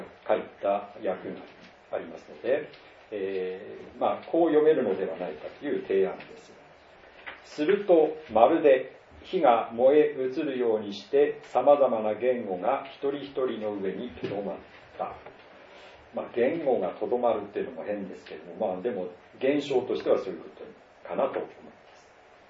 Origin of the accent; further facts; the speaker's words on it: Tohoku, Japan; 私は東北の田舎の出身ですので